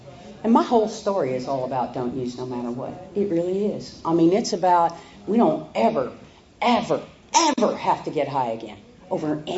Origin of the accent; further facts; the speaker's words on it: Missouri, United States; I'm from the Southwest Missouri area in the Show Me region. And I'm very proud of that.